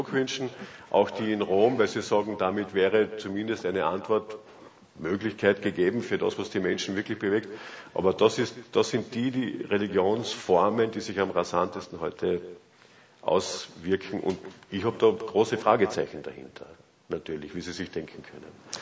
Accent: Carinthia, Austria; als Kärntner darf ich das sagen, mit unserer Landeshymne

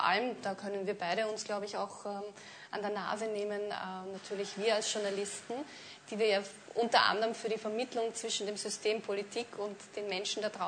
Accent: Vienna, Austria; now in Upper Austria, Austria; Wenn man von außen kommt und sich die oberösterreichische Medienlandschaft anschaut, dann vor allem als Wienerin

